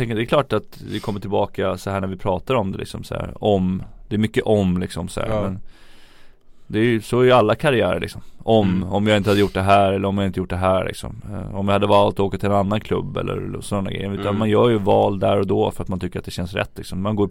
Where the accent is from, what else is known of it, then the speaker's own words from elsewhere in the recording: Järfälla, Stockholm County, Sweden; jag fortfarande tycker att jag är den person jag är egentligen från Järfälla